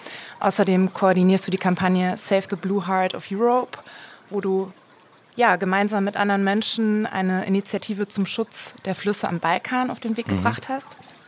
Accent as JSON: {"language": "German", "town": "Lichtenau", "region": "North Rhine-Westphalia", "country": "Germany", "tie": "born or raised there", "said": "Und wir sind beide in Lichtenau in Westfalen aufgewachsen."}